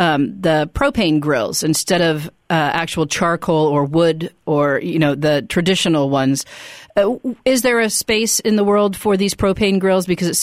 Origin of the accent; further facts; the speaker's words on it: Kansas City, Missouri, United States; I'm from Kansas City, so that's kind of part of my my upbringing.